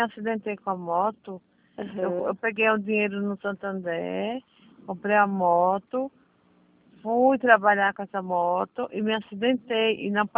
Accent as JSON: {"language": "Portuguese", "town": "Louveira", "region": "São Paulo", "country": "Brazil", "said": "Não, eu sou de Louveira, moça."}